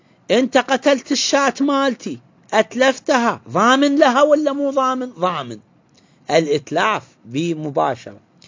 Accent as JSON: {"language": "Arabic", "country": "Iraq", "said": "هذا المصطلح عندنا بالعراق."}